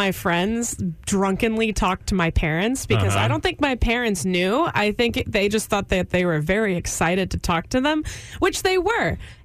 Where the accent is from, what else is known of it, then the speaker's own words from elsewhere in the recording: Houston, Texas, United States; now in Austin, United States; I'm from Houston. I moved here about 5-ish years ago.